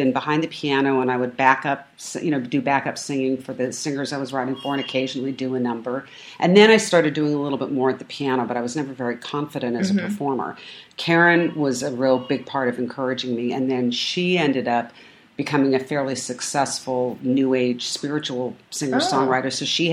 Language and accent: English; California, United States; growing up in Orange County, I mean, there were three Jews in my graduating class of 500.